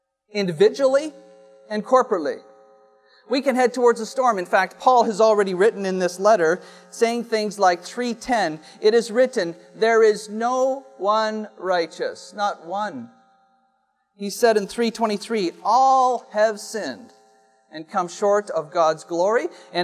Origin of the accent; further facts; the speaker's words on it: Canada; As a Canadian, it's hard to come up with that.